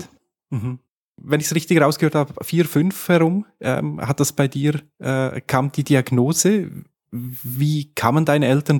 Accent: Filisur, Graubünden, Switzerland; Übrigens haben wir was gemeinsam. Ich bin in Filisur aufgewachsen.

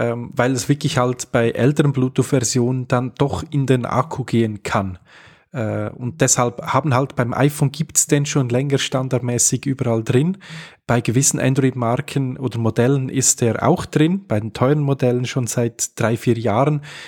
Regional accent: Switzerland; Bei uns in der Schweiz gibt es eine Influencerin

